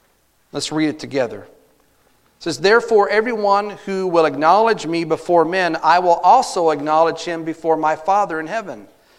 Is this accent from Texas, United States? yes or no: yes; Texas, United States; now in Missouri; I grew up in Texas, and God called me to Missouri, and that's about 11-hour drive from where I'm from.